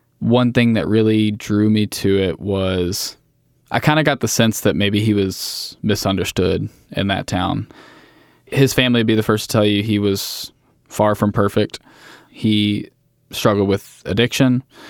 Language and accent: English; Louisville, Kentucky, United States; I grew up in Louisville, Kentucky.